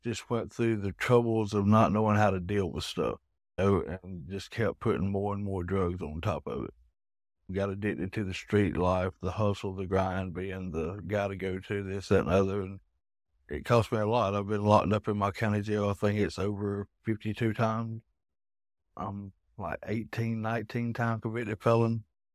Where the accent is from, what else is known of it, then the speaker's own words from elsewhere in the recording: Athens, Georgia, United States; I'm 46 years old. I'm from Northeast Georgia, Athens, Cumbers area.